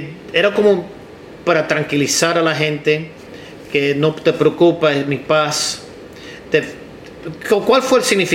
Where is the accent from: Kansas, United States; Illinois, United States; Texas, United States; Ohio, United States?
Ohio, United States; born there; Yo nací en Ohio de padre cubano, y ante eso los familiares míos eran de España.